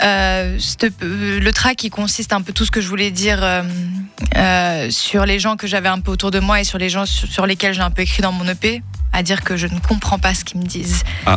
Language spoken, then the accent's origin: French; Lausanne, Vaud, Switzerland; now in Morges, Switzerland; je viens de Lausanne et de Morges. Je dis que je viens des deux parce que j'ai fait ma scolarité à Lausanne et j'ai fait mes études à Lausanne.